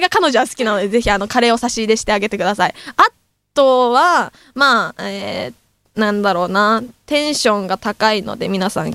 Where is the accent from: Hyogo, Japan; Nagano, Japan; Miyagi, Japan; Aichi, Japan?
Nagano, Japan; moved away; 私もですね、地方出身で、長野県から、いつだったかな、まあ、そのなんか、うん、まあ、数年前に出てきて